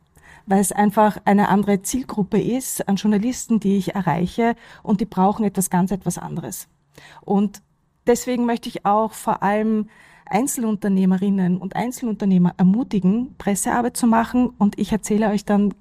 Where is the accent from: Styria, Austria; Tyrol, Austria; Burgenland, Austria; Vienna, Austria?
Vienna, Austria; Ich bin ja weit angereist. Ich komme aus Wien. Vielleicht hört man es ja auch ein bisschen.